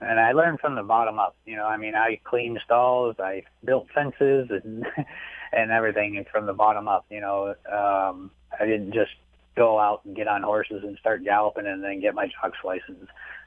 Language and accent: English; Saratoga Springs, New York, United States; I grew up in Saratoga Springs, New York, so the racetrack was a mile and a half, 2 miles from my house.